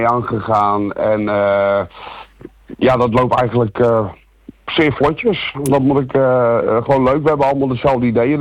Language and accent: Dutch; Alphen aan de Rijn, South Holland, Netherlands; ik kom uit Alphen aan de Rijn